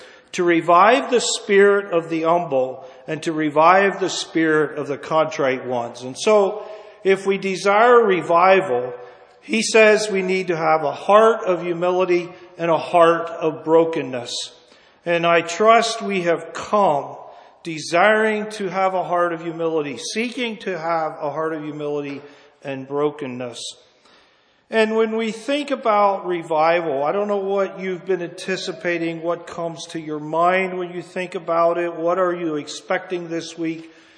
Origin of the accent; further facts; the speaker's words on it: Pennsylvania, United States; We come from Juniata County.